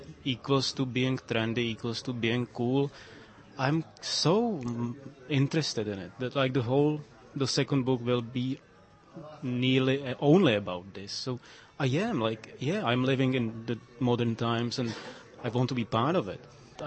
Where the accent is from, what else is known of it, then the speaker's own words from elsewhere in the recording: Czechia; English is a second language; I'm from the Czech Republic and I'm in the middle of the West and the East.